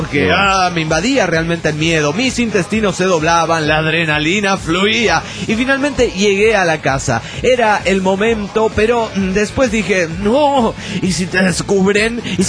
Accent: San Ignacio, Misiones, Paraguay; Hola amigos … de San Ignacio del Paraguay, en Paraguay otra vez.

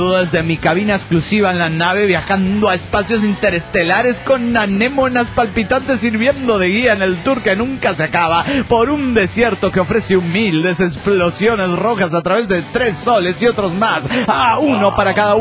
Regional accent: Ciudad Juárez, Chihuahua, Mexico; de Ciudad Juárez, México.

